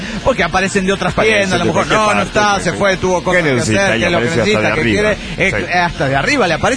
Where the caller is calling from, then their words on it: Zapopan, Jalisco, Mexico; de Zapopan, Jalisco, México.